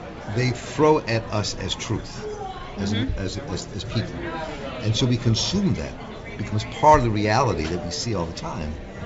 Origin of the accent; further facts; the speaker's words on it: Baltimore, Maryland, United States; I mean, in my hometown of Baltimore